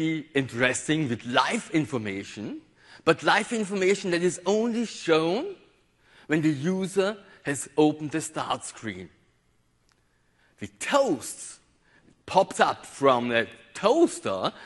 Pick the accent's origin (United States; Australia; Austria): Austria; English is a second language; I'm from Austria, as you may be here.